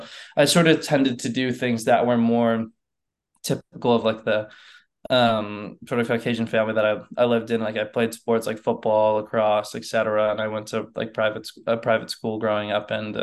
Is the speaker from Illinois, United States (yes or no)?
yes; Wayne, Illinois, United States; also born or lived in Seoul, South Korea; I was adopted from Seoul, South Korea when I was just a few months old, and I moved directly to the United States, but specifically the Midwest, and just right outside Chicago. I'm about an hour west of the city. I grew up in a really small town called Wayne